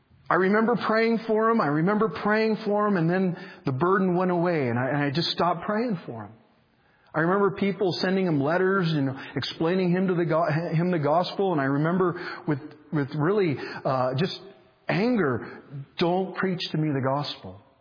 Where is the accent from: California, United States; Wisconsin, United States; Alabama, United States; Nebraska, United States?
California, United States; San Diego; I grew up in San Diego, California. I was kicked out of the house at 17. I grew up on the beach.